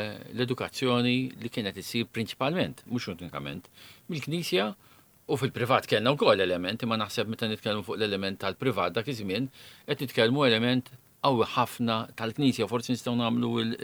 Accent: Birkirkara, Central Region, Malta; jien jista' jkun li għandi dil-perċezzjoni għax jien minn Birkirkara. U allura naturalment aħna tfal ta' dik in-naħa

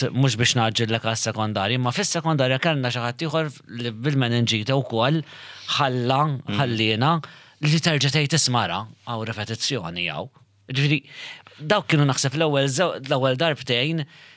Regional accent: Rabat, Western Region, Malta; Jiena mir-Rabat.

